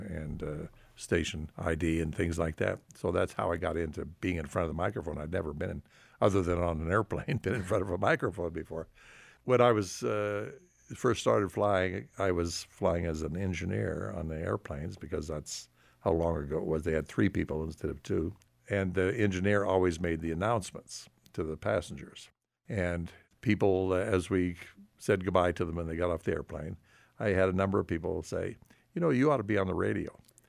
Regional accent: Colorado, United States; also born or lived in Texas; When I retired, we decided to move to Colorado. I was from Colorado anyway, and we wanted to get back to the mountains. We were living in Texas where there are but very few mountains, but we decided to come back.

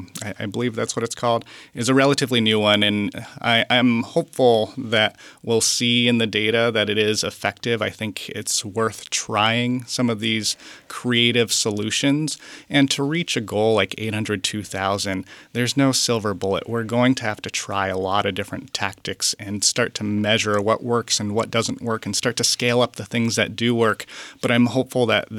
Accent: Vermont, United States; I grew up in Vermont, and I look forward to growing old here, too. I did spend 1 year away from Vermont after I graduated from Burlington High School.

